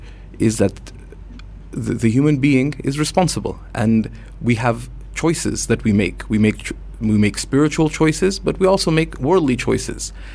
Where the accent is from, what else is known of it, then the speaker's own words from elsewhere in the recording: Canada; my origins are in India and Pakistan, and having grown up in much of my life as well in developing countries, though I'm a Canadian